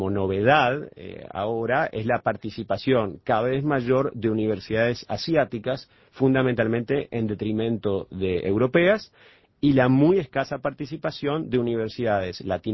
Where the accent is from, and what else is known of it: Uruguay